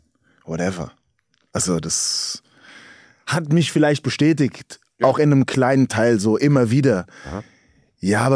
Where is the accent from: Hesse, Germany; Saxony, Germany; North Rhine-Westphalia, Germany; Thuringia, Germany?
Hesse, Germany; Frankfurt; Und ich als Frankfurter, der...